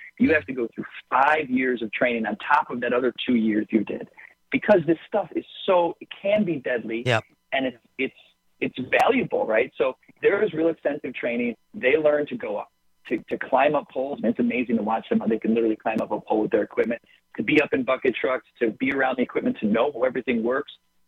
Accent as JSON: {"language": "English", "region": "Midwest", "country": "United States", "tie": "born or raised there", "also_born_or_lived": "California", "said": "I'm a Midwest guy. I've been born and raised in the Midwest my whole life, a short time for a job in California."}